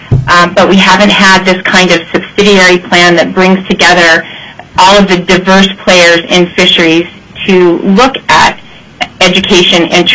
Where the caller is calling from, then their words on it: Anchorage, Alaska, United States; And I am calling from Anchorage tonight and thankfully not boarding a plane.